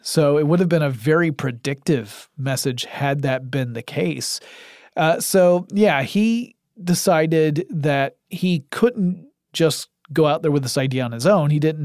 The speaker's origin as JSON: {"language": "English", "town": "Atlanta", "region": "Georgia", "country": "United States", "said": "Like, you can tell I'm from Atlanta because all soft drinks become Coke eventually."}